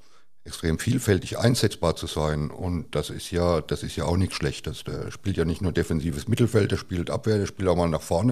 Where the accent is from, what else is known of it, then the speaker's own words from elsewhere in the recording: Kaiserslautern, Rhineland-Palatinate, Germany; ich bin in Kaiserslautern geboren, ich bin in Kaiserslautern aufgewachsen, ich habe 20 Jahre Westkurve hinter mir